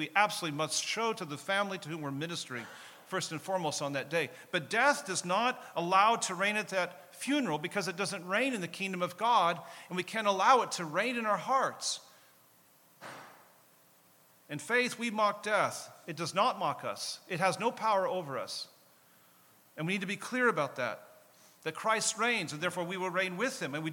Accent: Nebraska, United States; I was raised in Nebraska, and we had tornadoes.

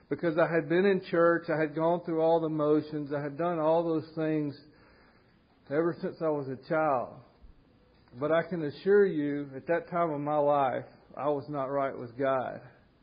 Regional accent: Jackson, Mississippi, United States; I grew up here in Jackson, Mississippi. I went to elementary school at Woodland Hills. I went to high school, junior high, Jackson Prep.

